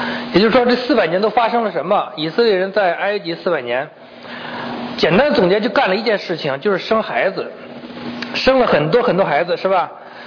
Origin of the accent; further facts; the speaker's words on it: China; 人都不喜欢这个字，避讳，尽量不提这个字，尤其我们中国人，是吧？